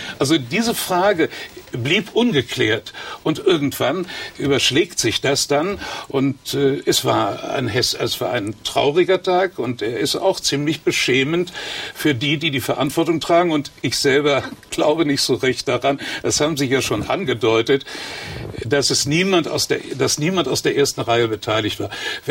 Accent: Potsdam, Brandenburg, Germany; Naja, Sie sind kein Pfälzer, aber ich bin Potsdamer.

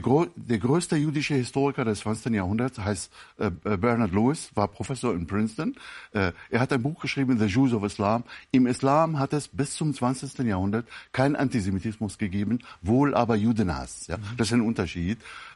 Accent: Damascus, Damascus Governorate, Syria; now in Germany; Ich bin selbst in Damaskus aufgewachsen. Ich bin 62 nach Deutschland gekommen als militanter Antisemit. So bin ich erzogen worden

